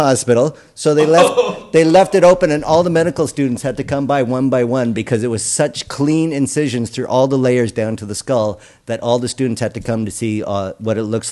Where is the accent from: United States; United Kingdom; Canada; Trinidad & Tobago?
Canada; accent: Canadian; My Canadian accent says mirror.